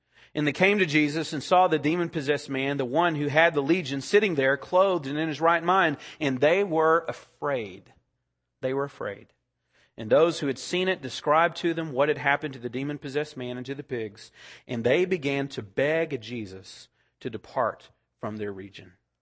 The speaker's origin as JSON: {"language": "English", "region": "Texas", "country": "United States", "said": "Remember, I'm from Texas, and my brother is a cowboy singer and a cowboy poet"}